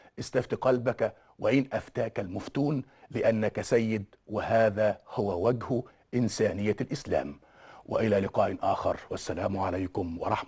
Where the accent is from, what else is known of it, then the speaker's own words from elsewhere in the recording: Egypt; وعندنا في مصر كان أول تشريع لإلزام المواطن المصري بتوثيق زواجه